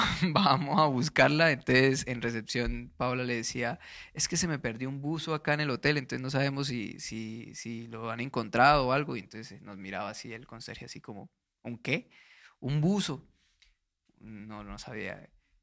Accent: Bucaramanga, Santander, Colombia; Yo soy de Bucaramanga, mano

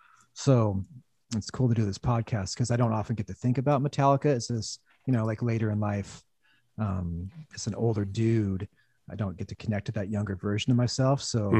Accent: Olympia, Washington, United States; growing up in Olympia, which is an hour south of Seattle

